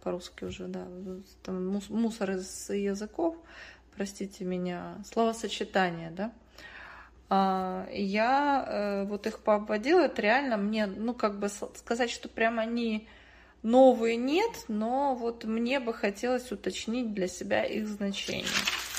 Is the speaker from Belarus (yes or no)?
no; Ukraine; А я с Украины, поэтому.